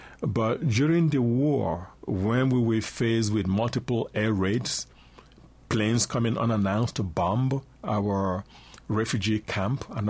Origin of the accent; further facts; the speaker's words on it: Afikpo, Ebonyi, Nigeria; born there; I was born in Afikpo village in the eastern part of Nigeria.